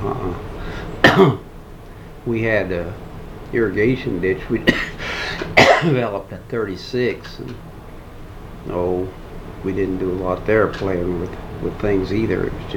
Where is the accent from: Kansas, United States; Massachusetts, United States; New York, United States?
Kansas, United States; Dodge City; I was born in Dodge City, actually, but that's right at this area.